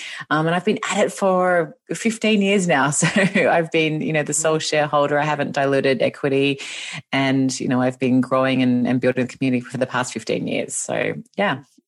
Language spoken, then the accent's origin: English; Australia; now in Los Angeles, United States; you can hear from my voice and my accent that I'm not from here. I'm Australian originally, and I moved to Los Angeles 5 years ago now. So we've been living here in California for 5 years